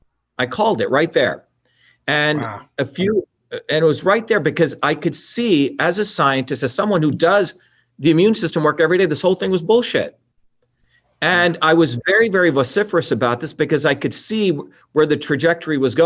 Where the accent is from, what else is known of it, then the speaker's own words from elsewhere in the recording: New Jersey, United States; I led one of the biggest protests in New Jersey with 5,000 mothers, because I'm from Jersey, against vaccine mandates.